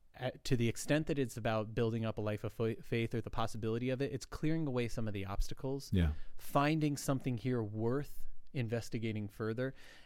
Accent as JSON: {"language": "English", "region": "California", "country": "United States", "said": "three places on the West Coast, which is where I lived. I was from Southern California, and just Notre Dame in the middle."}